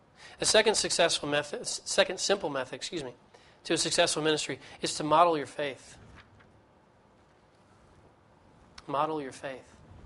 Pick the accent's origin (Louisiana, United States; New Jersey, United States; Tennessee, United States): Tennessee, United States; I'm from Tennessee.